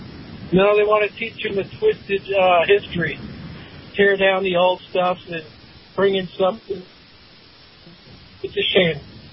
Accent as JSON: {"language": "English", "town": "Las Vegas", "region": "Nevada", "country": "United States", "said": "from Las Vegas."}